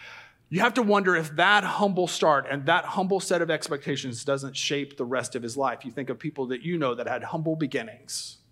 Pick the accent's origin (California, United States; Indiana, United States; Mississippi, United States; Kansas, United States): Indiana, United States; I'm from Southern Indiana. We're so German in our background that my Spanish teacher's name was Senora Henhuizen.